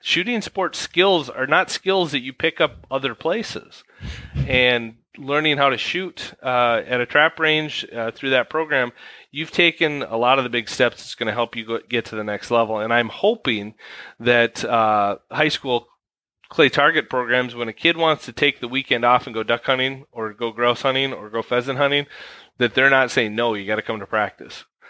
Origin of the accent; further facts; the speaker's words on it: Minnesota, United States; I grew up here in Minnesota as well